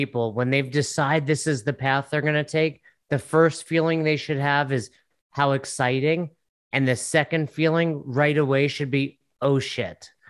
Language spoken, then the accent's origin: English; Northeast, United States; Oh, nice. I'm from the Northeast.